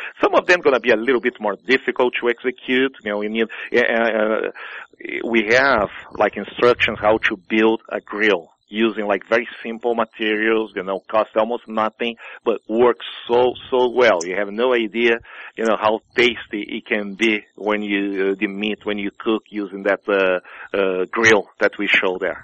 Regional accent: Rio Grande do Sul, Brazil; I want to do something that was representing my hometown. You know, like the place I came from, the birthplace of churrasco.

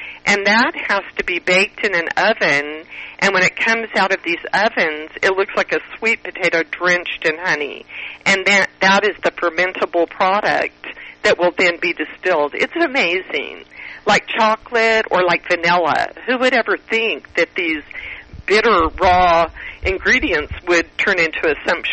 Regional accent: El Paso, Texas, United States; I grew up in El Paso on the border, so I spoke Spanish fluently

